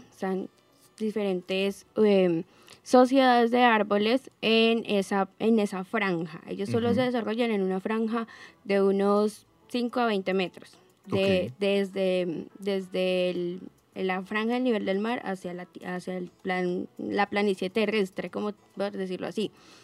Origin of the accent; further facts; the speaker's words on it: Tumaco, Nariño, Colombia; now in Ibagué, Colombia; Yo soy de Tumaco, Nariño.